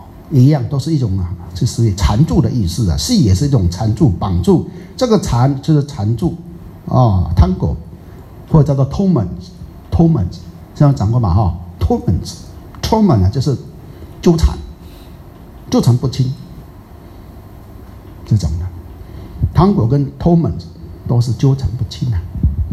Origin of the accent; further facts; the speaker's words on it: Taiwan; 我们台湾人讲的，南看就配暖，黑暗看就斗端